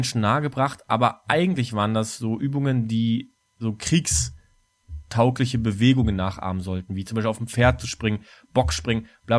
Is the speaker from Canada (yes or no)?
no; Berlin, Germany; wo ich herkomme, so Ostberliner Teil, Brandenburg und so